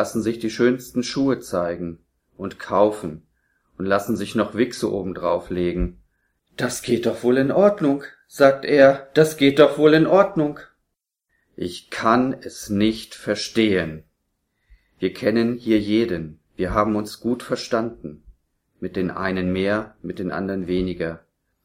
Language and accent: German; Urberach, Hesse, Germany; Ich liebe Deutschland, bin ein Patriot. Ich bin doch Deutscher und Urberacher.